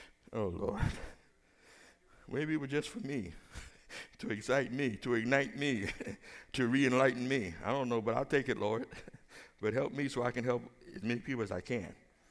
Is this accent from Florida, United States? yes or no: no; New York, United States; I'm from New York, so they'll allow me to say that.